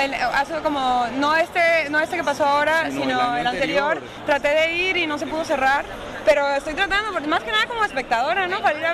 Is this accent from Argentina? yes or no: no; northern Mexico, Mexico; lo que pasa es que en el norte de México hablamos un poco como los colombianos bogotanos